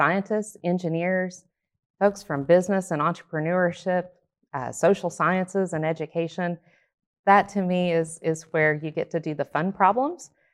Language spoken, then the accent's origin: English; Ashland, Kentucky, United States; I'm originally from Ashland, Kentucky, small town in northeast corner of Kentucky.